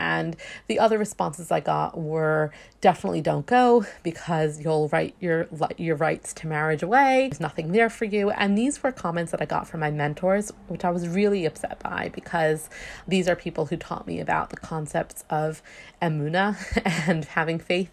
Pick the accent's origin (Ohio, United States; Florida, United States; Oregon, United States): Florida, United States; now in Borehamwood, United Kingdom; I grew up in Florida, and I currently live in a town called Boreham Wood, which is right outside of London.